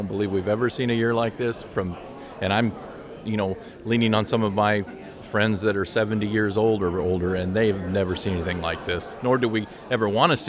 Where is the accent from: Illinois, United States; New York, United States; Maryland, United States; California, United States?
Illinois, United States; from Mercer County, Illinois, up by the Quad Cities.